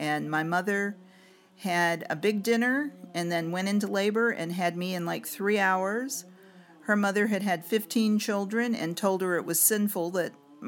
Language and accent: English; Richmond, Virginia, United States; born there; I was born in Richmond, Virginia, in St. Luke's Hospital.